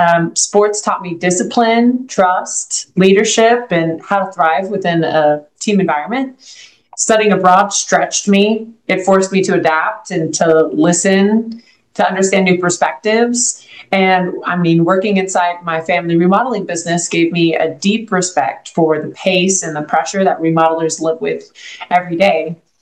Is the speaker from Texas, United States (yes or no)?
yes; Dallas, Texas, United States; So, I grew up in North Dallas.